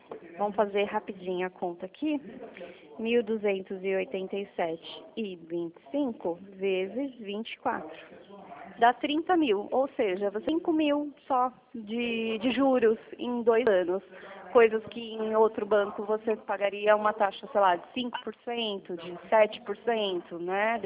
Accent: São Roque, São Paulo, Brazil; Sim, sou aqui de São Roque.

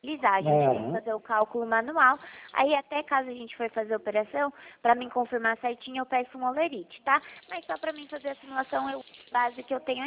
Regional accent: São Paulo, Brazil; eu sou aqui de São Paulo, no interior de São

